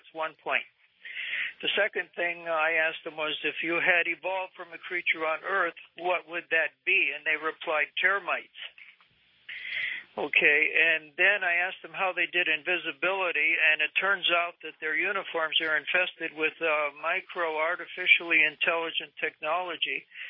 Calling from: Seattle, Washington, United States; from Seattle

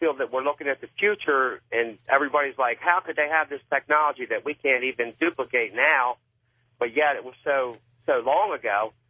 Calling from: Wilmington, Delaware, United States; Wilmington, Delaware.

